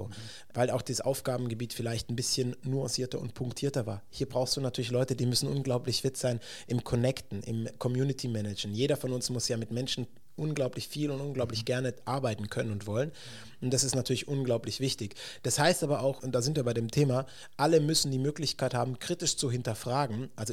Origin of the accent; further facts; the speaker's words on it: Baden-Württemberg, Germany; Natürlich als Schwabe hast du ein paar Aktien bei Daimler.